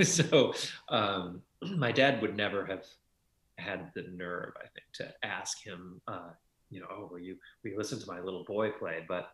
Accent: Brandon, Manitoba, Canada; I grew up in Brandon, Manitoba, which is a great place. I feel lucky to have grown up there and had my family there for many years.

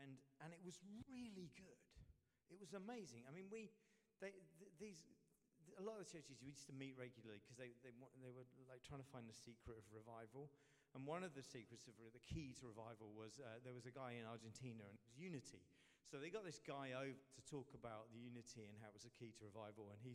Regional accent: Luton, East of England, United Kingdom; now in Southampton, United Kingdom; I come from Luton originally, which is why I live in Southampton.

